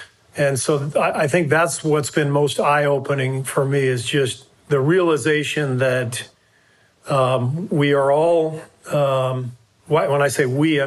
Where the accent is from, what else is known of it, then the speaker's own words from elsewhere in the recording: Los Angeles, California, United States; growing up in Los Angeles in integrated schools.